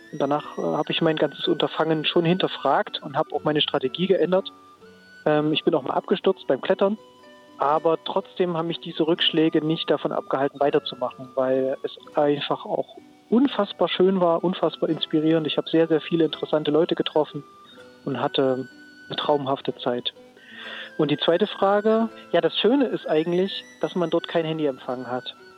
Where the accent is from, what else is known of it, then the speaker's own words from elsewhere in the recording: Jena, Thuringia, Germany; Ich komme aus Jena, das haben Sie ja schon richtig gesagt.